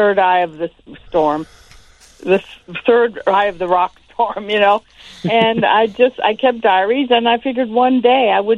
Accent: Hollywood, California, United States; And I just told my story of growing up in Hollywood on the Sunset Strip

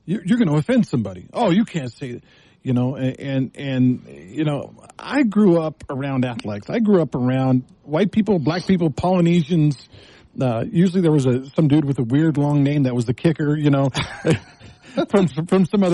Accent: Texas, United States; I grew up in Texas. The school that I went to was about 40%. Mexican, 40% black, and about 20% white people.

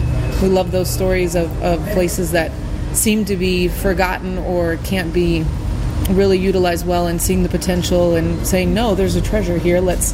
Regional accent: St. Charles, Missouri, United States; I'm from St. Charles, so Greater St. Louis.

